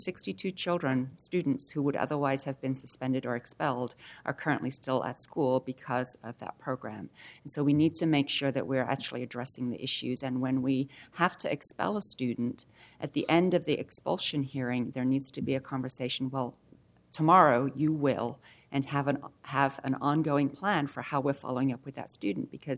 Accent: Portland, Oregon, United States; I grew up in Portland Public Schools. I didn't know how to be an American citizen before I was in Portland Public Schools.

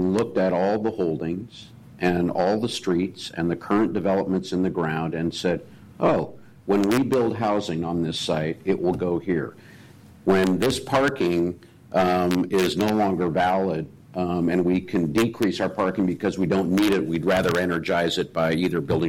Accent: Portland, Oregon, United States; I remember I grew up on the West Side, and going to Lloyd Center was a big deal.

